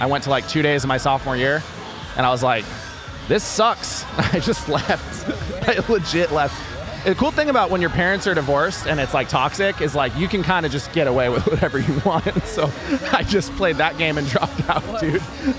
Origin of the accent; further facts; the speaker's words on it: Oceanside, California, United States; I grew up in Oceanside, California, and surfing is just so much better than doing two-a-days